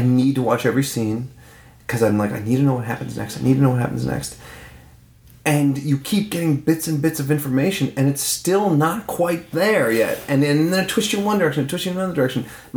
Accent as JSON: {"language": "English", "region": "Newfoundland and Labrador", "country": "Canada", "said": "I went to see it. I'm from Newfoundland."}